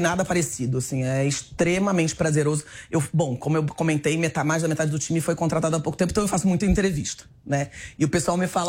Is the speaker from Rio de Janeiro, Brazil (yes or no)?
yes; Rio de Janeiro, Brazil; now in São Paulo, Brazil; quem talvez vai me identificar vai ver que eu sou do Rio de Janeiro, mas já estou há 15 anos em São Paulo, então...